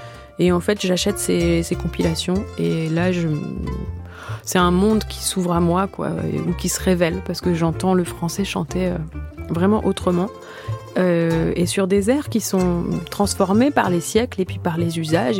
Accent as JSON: {"language": "French", "region": "south of France", "country": "France", "said": "mais je viens du sud de la France, alors je n'ai pas l'accent marseillais, mais pour autant, je suis très marquée par des expressions de chez moi"}